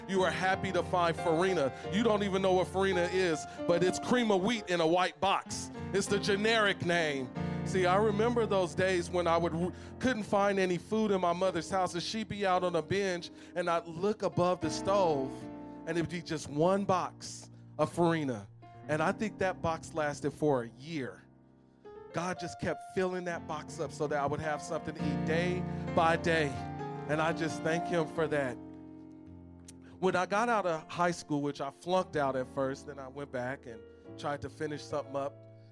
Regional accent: Oakland, California, United States; I'm from Oakland.

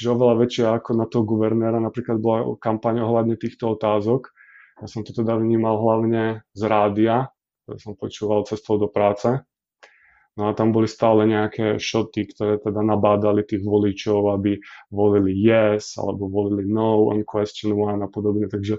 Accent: Banská Bystrica, Banská Bystrica Region, Slovakia; pochádzam z najkrajšieho mesta Banská Bystrica

